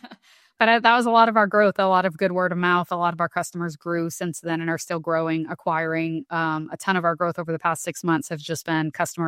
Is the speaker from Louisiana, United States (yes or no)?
yes; Louisiana, United States; So I grew up in Louisiana.